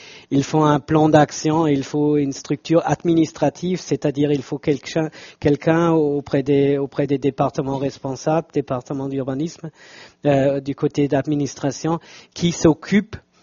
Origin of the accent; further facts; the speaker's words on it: Stuttgart, Baden-Württemberg, Germany; French is a second language; à Stuttgart, on est sérieux, hein. On a une Mercedes et on est sérieux.